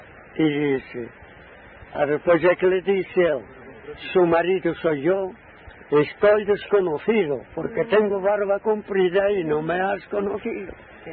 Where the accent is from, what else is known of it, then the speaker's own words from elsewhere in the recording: Guadramil, Bragança, Portugal; born there; Nasci em Guadramir, dessa aldeia.